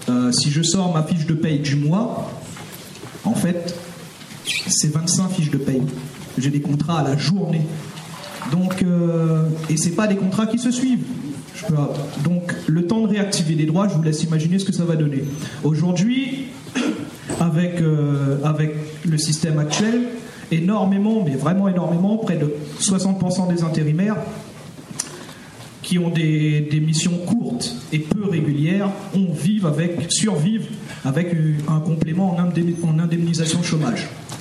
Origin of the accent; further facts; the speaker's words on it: Le Havre, Normandy, France; parce que je suis du Havre.